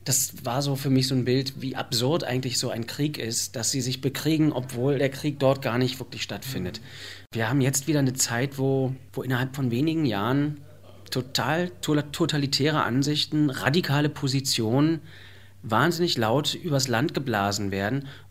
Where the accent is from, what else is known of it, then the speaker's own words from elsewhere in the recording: Mecklenburg-Vorpommern, Germany; born there; Ich komme aus dem Norden, ich bin auf der Insel Rügen geboren.